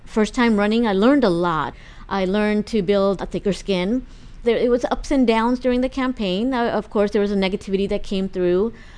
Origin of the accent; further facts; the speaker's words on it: California, United States; now in Irvine, United States; So my family background spans Pakistan and India. And I grew up in the Bay Area. We moved to Southern California in 2005 and came right to Irvine.